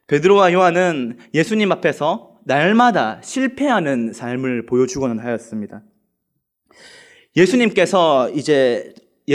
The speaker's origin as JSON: {"language": "Korean", "town": "Pohang", "region": "North Gyeongsang", "country": "South Korea", "tie": "born or raised there", "said": "아버지와 저는 고향 땅인 포항에 있었습니다. 저는 포항 사람입니다. 포항에서 이게 나고 자랐기에 저는 포항에 있었고"}